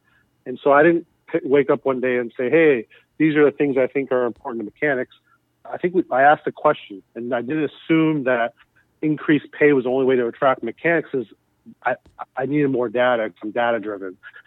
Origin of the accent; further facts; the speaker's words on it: Miami, Florida, United States; I grew up in South Florida and Miami, so naturally I never heard the word diversity until I moved out of that area